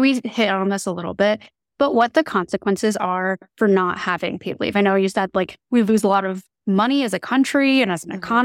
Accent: New Jersey, United States; And I'm originally from New Jersey.

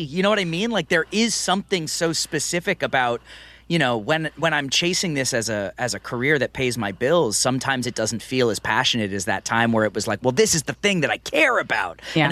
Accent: Maine, United States; I'm from Maine originally, and there's a guy that I used to do theater with back home

